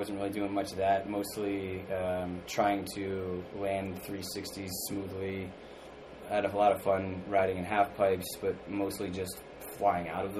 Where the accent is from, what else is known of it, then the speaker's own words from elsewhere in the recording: United States; just because I'm American.